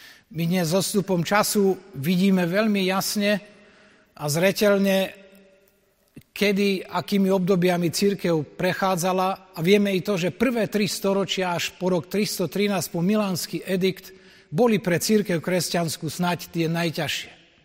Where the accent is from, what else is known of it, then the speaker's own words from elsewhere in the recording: Prešov, Prešov Region, Slovakia; My sme Prešovčania